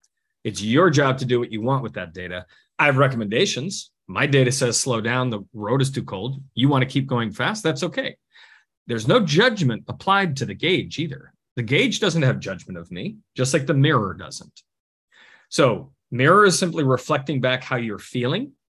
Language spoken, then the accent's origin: English; Minnesota, United States; now in Arizona, United States; Well, I grew up in Minnesota and I got trained in how to drive on ice and snow. I now live in Arizona.